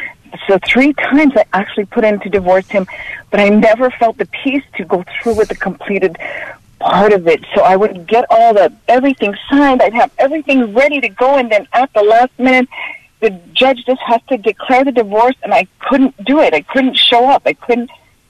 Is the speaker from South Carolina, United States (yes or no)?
no; Hawaii, United States; And so I told my husband, I'm from Hawaii. So I told my husband, I need to go home.